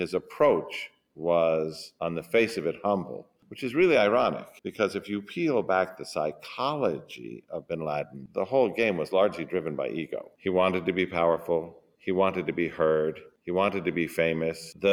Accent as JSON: {"language": "English", "country": "United States", "said": "I'm an American."}